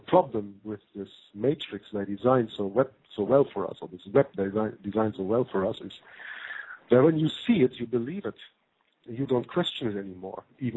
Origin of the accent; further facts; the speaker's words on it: Hamburg, Germany; now in Belgium; because I'm originally from Germany, born in Hamburg.